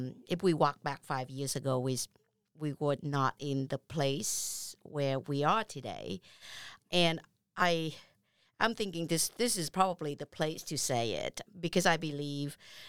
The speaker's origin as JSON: {"language": "English", "country": "Vietnam", "second_language": "English", "moved": "yes", "lives_now": "United States", "said": "as you know, I am a refugee from Vietnam. And because of my status, I love this country more than I can say."}